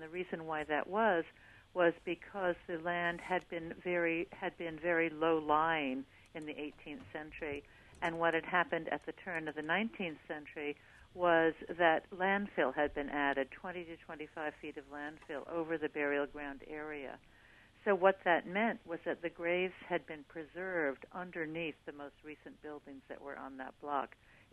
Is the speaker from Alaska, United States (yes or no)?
no; New York City, New York, United States; It's something that I think that I grew up in New York City.